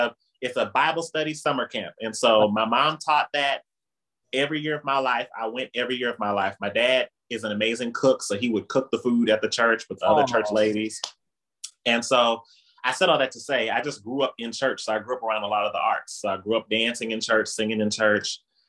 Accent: Indianapolis, Indiana, United States; I'm from Indianapolis, Indiana. We're known for our corn. I grew up here in the Midwest.

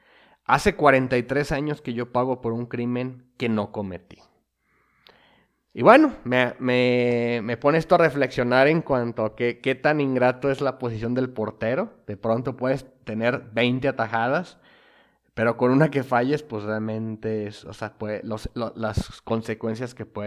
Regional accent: Mexico; en el caso de aquí como mexicanos

